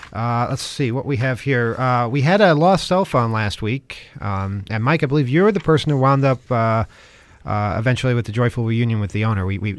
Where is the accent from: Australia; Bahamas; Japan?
Japan; now in United States; I told him I'm from Japan and I do have a green card.